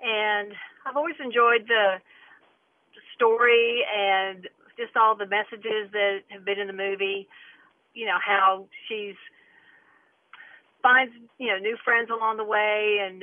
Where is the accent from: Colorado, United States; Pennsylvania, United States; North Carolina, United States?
North Carolina, United States; Kill Devil Hills; from Kill Devil Hills.